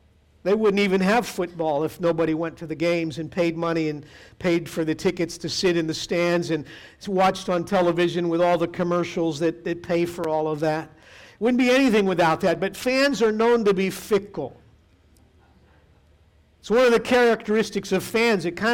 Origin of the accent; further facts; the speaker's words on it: Pittsburgh, Pennsylvania, United States; The reason I'm from Pittsburgh.